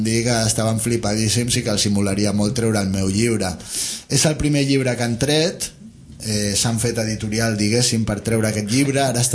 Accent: Sants, Catalonia, Spain; Jo sóc de Sants, no hi visc, però ara treballo. Després d'uns quants anys he tornat al barri.

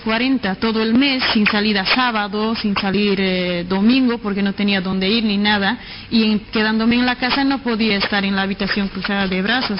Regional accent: Bolivia; moved away; Soy de Bolivia. Llegué el 24 de octubre del 2004.

